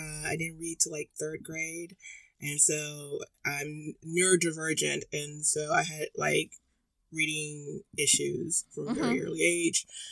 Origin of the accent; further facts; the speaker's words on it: San Antonio, Texas, United States; because we went to Houston. I'm from San Antonio. I went to Houston to visit my aunt